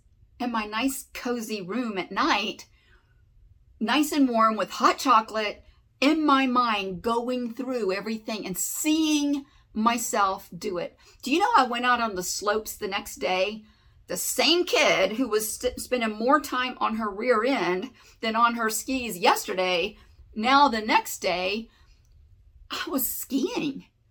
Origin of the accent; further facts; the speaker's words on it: the South, United States; Because I'm from the South anyway. What do I know about snow skiing?